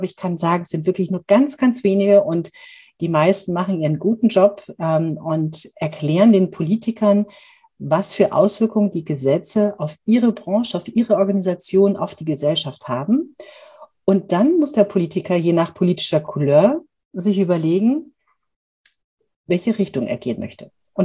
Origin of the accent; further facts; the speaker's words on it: Munich, Bavaria, Germany; born there; bin gebürtige Münchnerin, das hört man vielleicht nicht ganz so stark, aber wenn ich mit meiner bayerischen Freundin Julia Knorr, die ich auch heute Abend noch treffe, rede, dann verfalle ich immer wieder in so einen leicht bayerischen Singsang